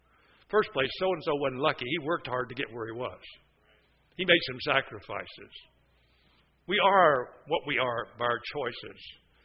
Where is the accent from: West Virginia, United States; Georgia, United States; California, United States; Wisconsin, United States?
West Virginia, United States; born there; I was born in West Virginia. I'm qualified to say that, right?